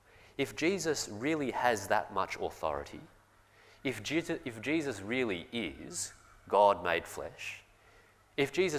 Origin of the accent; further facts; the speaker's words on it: Australia; Growing up in Australia, with a Christian heritage like ours